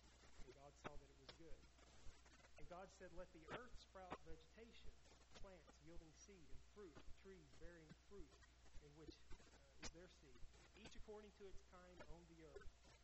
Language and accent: English; Chattanooga, Tennessee, United States; Growing up in Chattanooga, Tennessee, there were too many lights on there.